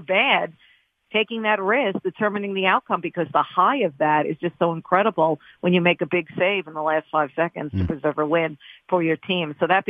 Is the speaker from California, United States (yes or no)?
no; New York, United States; I grew up on Long Island and New York, as you pointed out with my little imitation there.